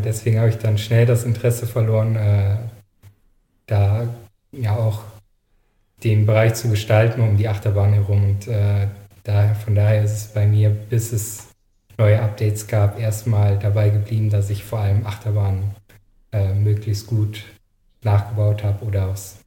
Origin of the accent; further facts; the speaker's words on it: Germany; Also ganz ursprünglich komme ich aus der Eifel.